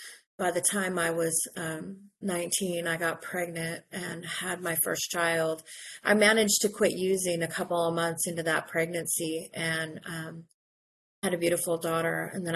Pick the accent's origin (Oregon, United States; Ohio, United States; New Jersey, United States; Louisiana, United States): Oregon, United States; Salem; I'm an addict. My clean date is June 10th, 2000, and I'm from Salem, Oregon, and I attend meetings at the Mid-Willamette Valley area.